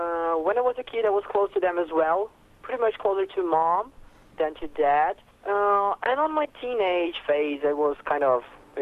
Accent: São Paulo, Brazil; English is a second language; Well, I come from Brazil, São Paulo.

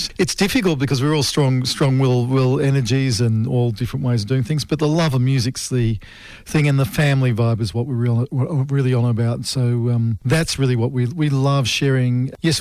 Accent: Australia; we continue a legacy of being Australian, connected with the music and loving the music we love.

